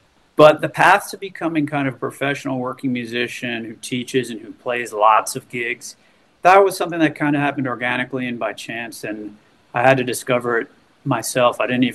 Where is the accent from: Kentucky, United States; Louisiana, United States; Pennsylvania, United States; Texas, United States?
Pennsylvania, United States; Philadelphia; now in North Carolina, United States; No, I've been down here about 5 or 6 years, but I'm originally from Philly.